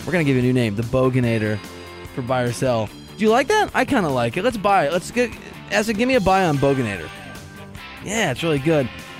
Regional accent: Iowa, United States; I'm from Iowa. We had a John Deere plant in my town.

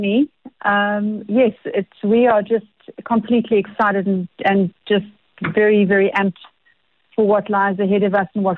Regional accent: South Africa; then we are South African

